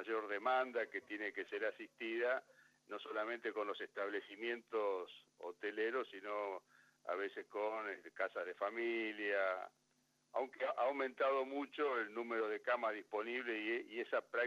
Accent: Rosario, Santa Fe, Argentina; en realidad soy de Rosario.

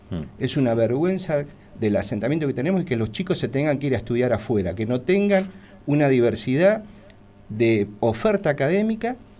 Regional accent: Zapala, Neuquén, Argentina; llevo 20 años de docente, soy de acá de Zapala, la gente me conoce

